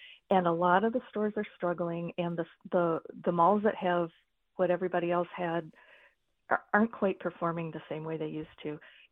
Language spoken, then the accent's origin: English; Detroit, Michigan, United States; Of course, I grew up in Metro Detroit, and I remember when Lakeside and Fairlane both opened.